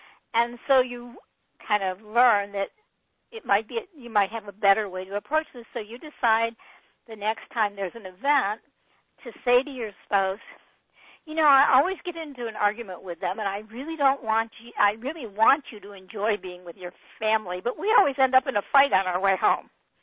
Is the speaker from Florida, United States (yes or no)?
no; Detroit, Michigan, United States; Okay, I grew up in the Motor City. What can I say? I like cars.